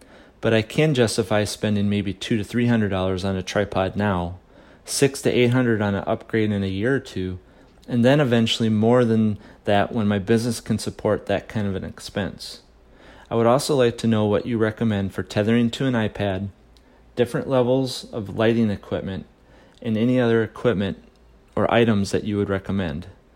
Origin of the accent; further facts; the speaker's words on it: Memphis, Tennessee, United States; I'm from the Memphis, Tennessee area.